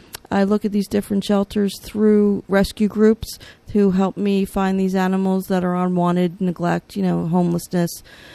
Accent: Southampton, United States; I'm from the Southampton area.

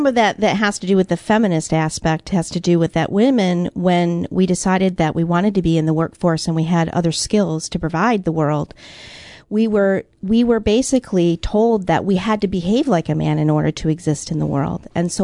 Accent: Midwest, United States; I'm from the Midwest, so I have some weird terminology I've heard.

